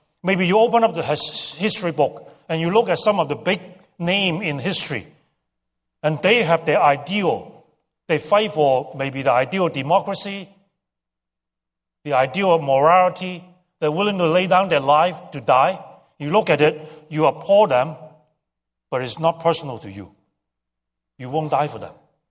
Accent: Hong Kong; I grew up in Hong Kong. So the last year in Hong Kong was a dreadful year

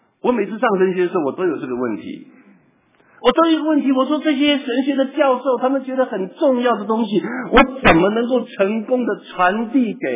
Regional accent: China; 这个结构就叫做我们中国人都喜欢吃的牛肉夹饼。

